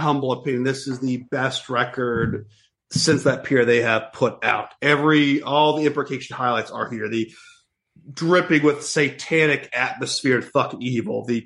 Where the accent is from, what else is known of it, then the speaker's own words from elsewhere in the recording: Mississippi, United States; I'm from Mississippi and I grew up fucking up here.